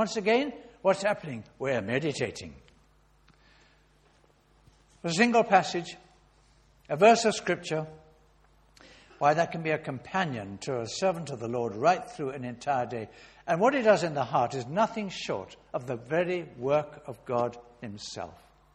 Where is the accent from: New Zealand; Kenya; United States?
Kenya; born there; I was born in Kenya